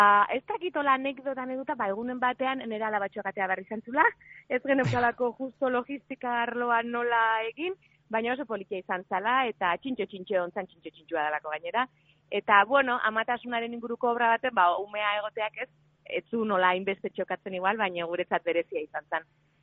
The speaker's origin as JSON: {"language": "Basque", "region": "Basque Country", "country": "Spain", "said": "Danok, kasu honetan gipuzkoarra gara eta agian antzekoagoak ditugu euskalkiak"}